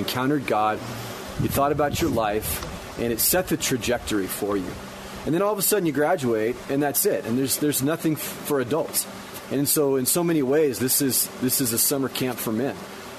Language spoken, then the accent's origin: English; Phoenix, Arizona, United States; Phoenix, Arizona.